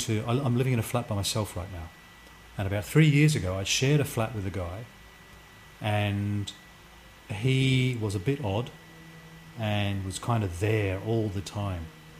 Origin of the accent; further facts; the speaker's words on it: Australia; moved away; I think loving personal space stems partly from growing up in Australia and having way more personal space.